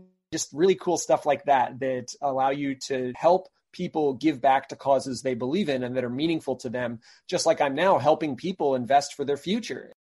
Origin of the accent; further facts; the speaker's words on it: Maine, United States; So I grew up in Maine.